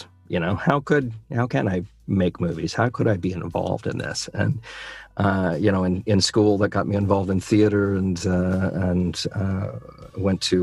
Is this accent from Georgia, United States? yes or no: no; Memphis, Tennessee, United States; You know, growing up in Memphis, going into film, you know, was kind of, maybe a dream.